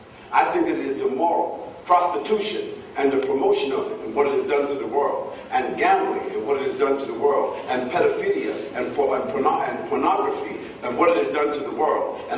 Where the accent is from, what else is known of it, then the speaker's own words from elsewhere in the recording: Harlem, New York, United States; So excuse my aggressiveness. I told you from the beginning I was from Harlem.